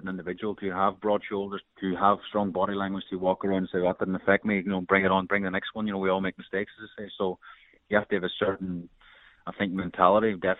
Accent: Ireland; growing up in Ireland, used to support the Jack Charlton era

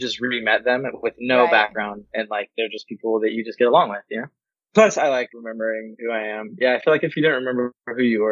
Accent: Cupertino, California, United States; I'm from Cupertino, California. I was born and raised in that area.

